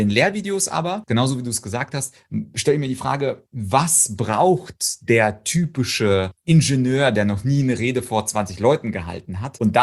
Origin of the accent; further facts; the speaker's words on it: Ukraine; Ich komme zum Beispiel aus der Ukraine